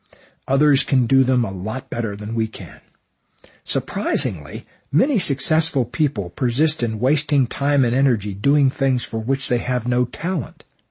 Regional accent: Florida, United States; I grew up in Florida and never saw a snowflake in person until I was 23 years old.

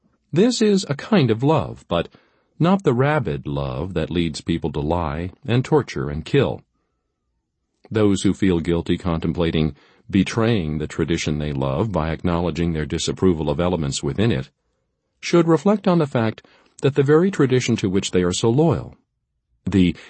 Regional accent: Boston, Massachusetts, United States; I grew up in the Boston area

